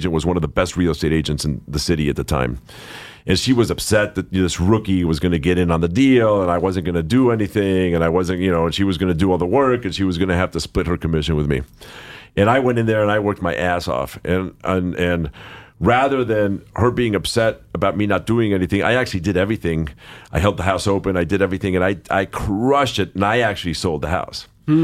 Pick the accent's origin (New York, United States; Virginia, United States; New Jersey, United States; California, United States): California, United States; Los Angeles; I grew up here in Los Angeles.